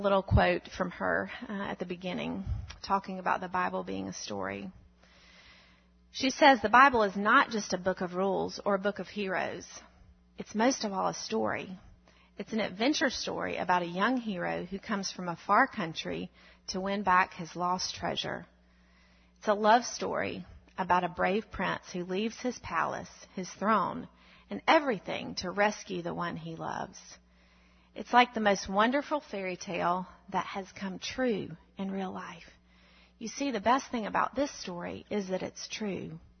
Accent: Enterprise, United States; I'm originally from Enterprise.

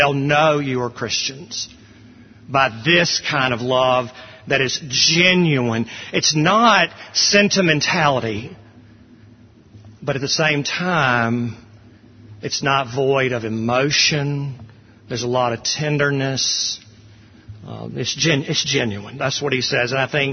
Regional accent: Jackson, United States; We have some out-of-town guests, friends that I grew up with in Jackson

